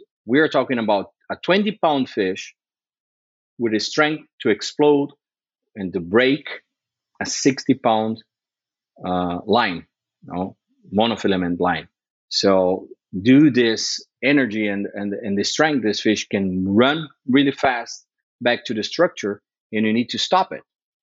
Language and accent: English; Brazil; I'm born and raised in Brazil, grew up fly fishing in the jungle.